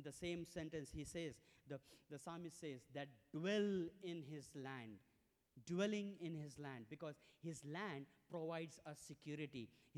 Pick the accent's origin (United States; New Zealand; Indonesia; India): India; When we see, we come from India, and it's everything is multi.